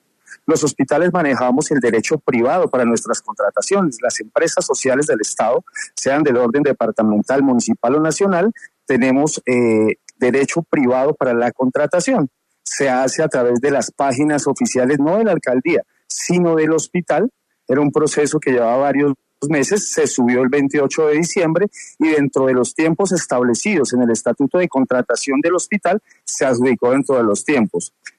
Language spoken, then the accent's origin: Spanish; Boyacá, Colombia; yo aquí en Boyacá soy boyacense, estudié en Bogotá y regresé a mi tierra